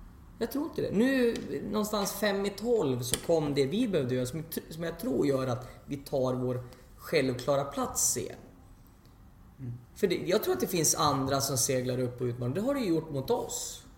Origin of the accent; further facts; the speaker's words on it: Västerås, Västmanland County, Sweden; jag är västeråsare